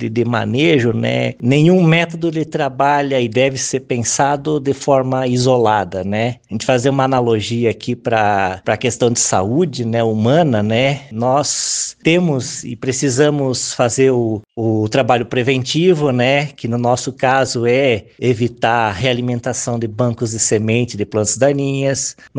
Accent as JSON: {"language": "Portuguese", "region": "Rio Grande do Sul", "country": "Brazil", "lives_now": "Campos Novos, Brazil", "said": "eu sou gaúcho de nascimento, da região de Santa Maria."}